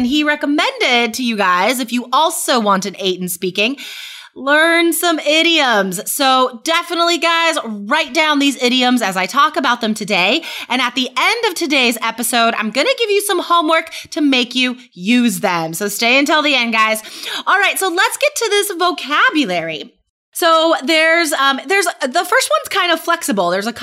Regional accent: West Coast, United States; Yeah, I'm biased. I grew up on the West Coast, but whatever.

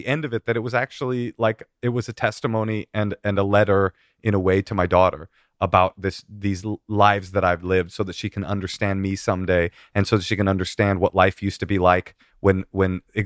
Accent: San Francisco, California, United States; The Chronicles, my hometown paper, the San Francisco Chronicle, good review.

